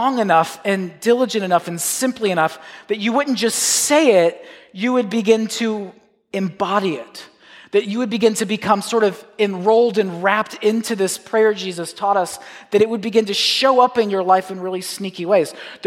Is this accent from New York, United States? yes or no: yes; Manhattan, New York, United States; I come from Manhattan where you just think all day and read books.